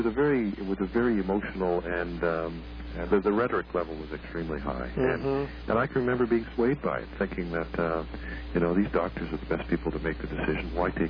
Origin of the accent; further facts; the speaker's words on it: Canada; Canadians equate healthcare with being Canadian, and anybody who tries to fiddle with our healthcare does it at their own peril.